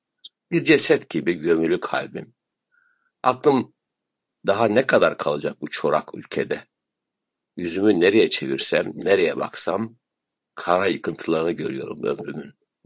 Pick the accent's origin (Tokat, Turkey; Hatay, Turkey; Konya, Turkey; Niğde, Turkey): Konya, Turkey; now in Istanbul, Turkey; İlk büyük gidişlerimden bir tanesi kendi memleketimden Konya'dan İstanbul'a geliş idi.